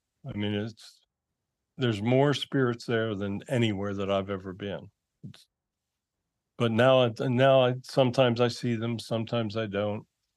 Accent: Pennsylvania, United States; I was raised near Hershey, which is near Gettysburg, so I've always been drawn to the battlefield.

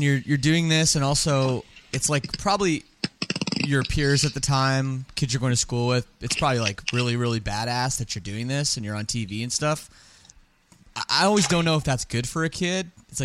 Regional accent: Oakville, Ontario, Canada; I grew up in Oakville, So I remember, you know, the Pine Room and the Oakville YMCA and seeing punk shows.

